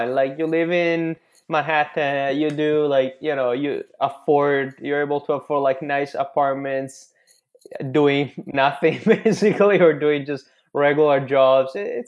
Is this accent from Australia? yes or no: no; Italy; English is a second language; moved away as an adult; now in Los Angeles, United States; So I'm Italian, in case my accent won't make it obvious, over the course of the podcast. And I've been living in Los Angeles for 10 years now.